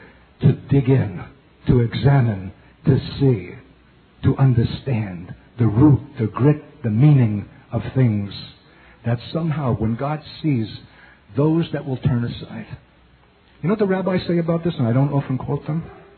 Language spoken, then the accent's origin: English; Brooklyn, New York, United States; Because I was a Jewish kid growing up in Brooklyn